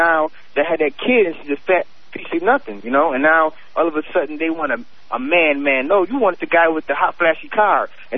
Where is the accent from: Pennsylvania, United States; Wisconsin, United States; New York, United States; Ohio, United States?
New York, United States; Buffalo; And I'm from Buffalo.